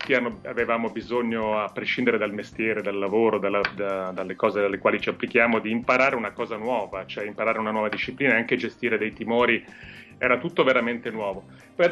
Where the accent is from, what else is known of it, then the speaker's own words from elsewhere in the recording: Campania, Italy; io sono campano di origine.